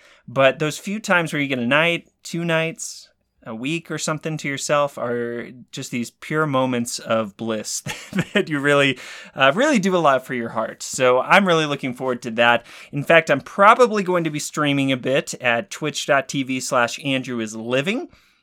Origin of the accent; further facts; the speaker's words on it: Dallas, Texas, United States; So I grew up in the Dallas area, and my parents are still out there